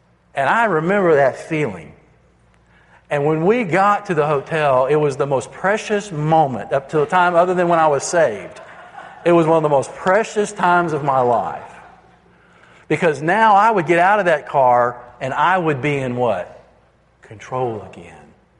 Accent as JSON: {"language": "English", "town": "Dallas", "region": "Texas", "country": "United States", "said": "I'm not from Houston. I'm from Dallas. God love and bless me."}